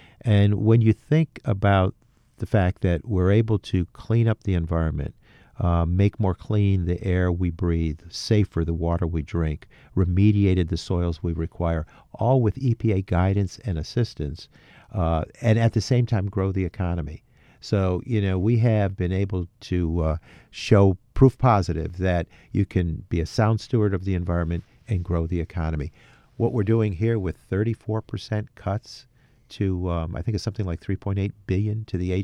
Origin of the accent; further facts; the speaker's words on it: Amsterdam, New York, United States; I witnessed exactly what happened over the decades in my hometown of Amsterdam in the Mohawk Valley